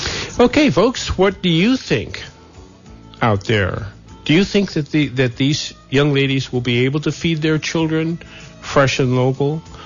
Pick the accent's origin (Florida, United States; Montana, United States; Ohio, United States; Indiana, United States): Montana, United States; Billings; And yet, in my hometown of Billings, Montana, there is a thriving farmers market